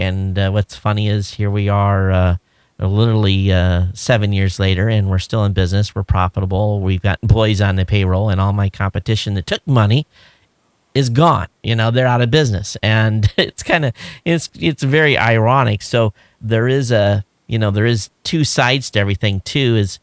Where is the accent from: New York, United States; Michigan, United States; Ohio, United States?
Michigan, United States; Quincy; I grew up in Michigan and went to a little school called Quincy.